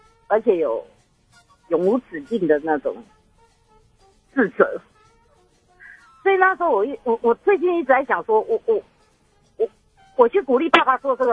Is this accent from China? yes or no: no; Taiwan; 因为我大概是我们台湾人吧，对亲情是比较重视的